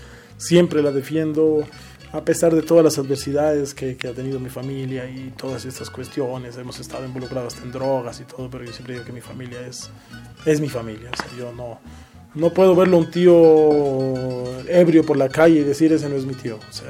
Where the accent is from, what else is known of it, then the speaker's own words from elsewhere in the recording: Ecuador; ecuatoriana. Pasillos, tal vez es difícil salir del país con esta música, pero me gusta quedarme en mi país y hacer mi música.